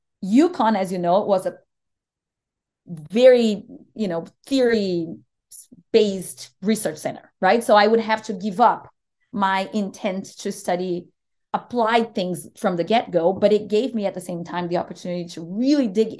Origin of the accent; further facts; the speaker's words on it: Brazil; I'm Brazilian. I grew up in Brazil